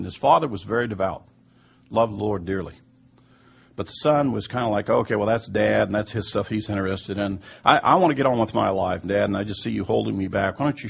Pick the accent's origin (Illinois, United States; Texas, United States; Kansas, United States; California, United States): Kansas, United States; Growing up in Kansas, I didn't have any Hebrew heritage. We didn't go to synagogue. We were Americans.